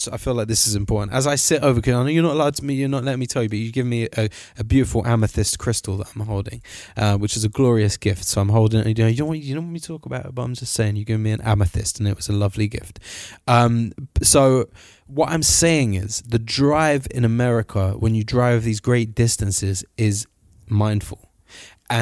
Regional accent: London, United Kingdom; you know, especially being a Londoner, you go, well, I'm not going to do that, bruv, because, you know, I'm not going to look stupid.

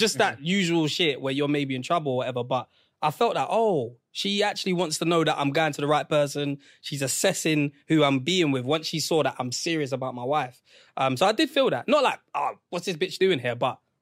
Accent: Nigeria; Yeah, we're Nigerian.

